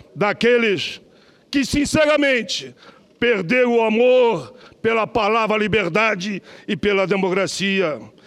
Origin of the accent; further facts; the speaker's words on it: Rio Grande do Sul, Brazil; eu sou do Pampa Gaúcho, terra de muitas revoluções. Não sou chimango, nem sou maragato. Sou tão somente um rebelde lanceiro negro.